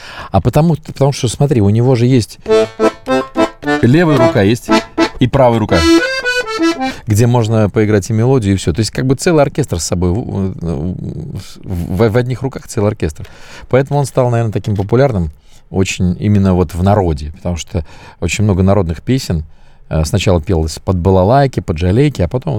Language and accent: Russian; Samara, Samara Oblast, Russia; born there; Я очень рад, что я родился в Самаре.